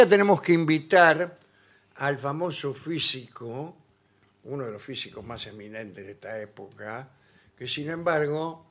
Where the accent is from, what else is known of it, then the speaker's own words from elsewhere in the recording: Argentina; Así somos los argentinos.